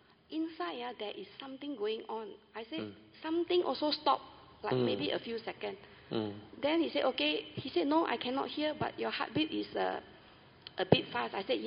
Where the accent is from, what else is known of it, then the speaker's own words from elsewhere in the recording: Subang, Selangor, Malaysia; I am from Subang.